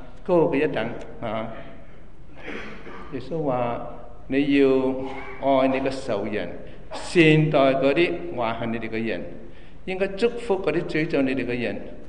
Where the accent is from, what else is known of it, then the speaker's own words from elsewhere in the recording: China; 我们中国有很多好的传统